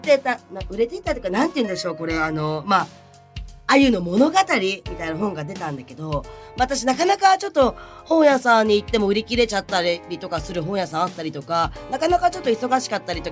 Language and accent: Japanese; Ibaraki, Japan; やっぱまた地元茨城だから、まあ全然しょっちゅうは会えないけど、会おうと思えば結構すぐ会える距離だけど